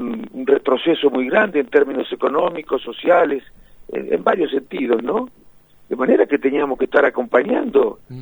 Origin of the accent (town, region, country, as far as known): Argentina